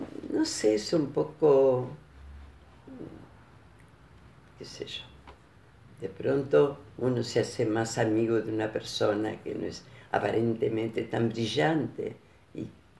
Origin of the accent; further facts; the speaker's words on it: Uruguay; nos presentamos como uruguayos